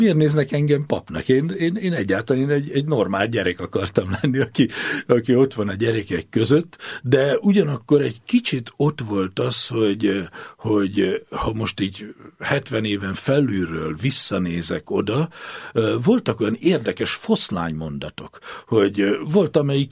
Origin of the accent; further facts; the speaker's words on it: Kissomlyó, Vas, Hungary; born there; Talán onnan kezdeném, hogy én 1953. július 30-án születtem. Ezt úgy is szeretném mondani, hogy nem akárhol, mert Kisomjón, a Kemenes alján.